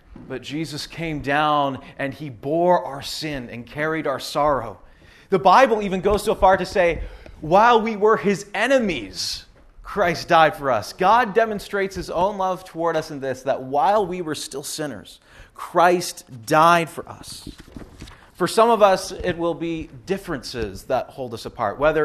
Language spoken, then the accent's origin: English; Canada; I mean, I'm Canadian, and if you're Canadian, you know